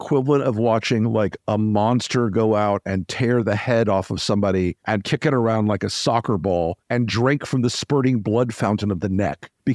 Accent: Florida, United States; And I'm from Florida.

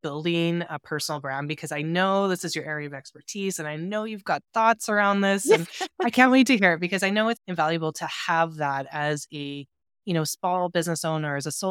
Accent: Alberta, Canada; I'm from Alberta, Canada

